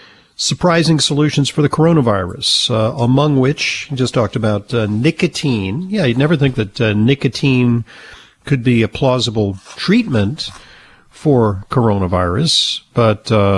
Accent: West Coast, United States; I never heard of it because I grew up on the West Coast. It was kind of an East Coast thing when I was growing up.

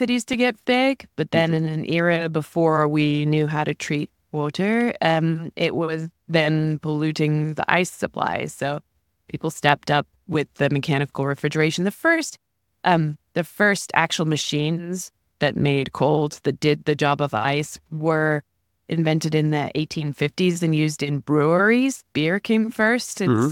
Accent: England, United Kingdom; I grew up in England, forgive me.

